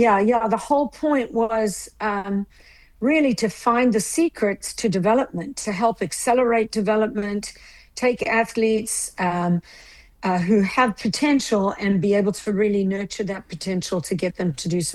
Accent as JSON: {"language": "English", "town": "Durban", "region": "KwaZulu-Natal", "country": "South Africa", "said": "I'm from South Africa, Durban, South Africa."}